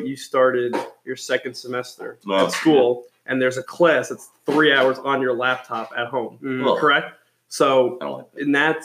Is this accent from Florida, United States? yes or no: no; New York City, New York, United States; a New Yorker.